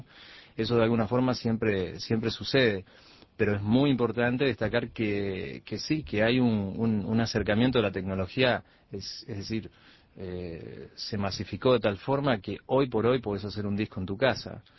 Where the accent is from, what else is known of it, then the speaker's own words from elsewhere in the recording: Uruguay; Pues yo creo que soy uruguayo, eso sí, me siento un uruguayo.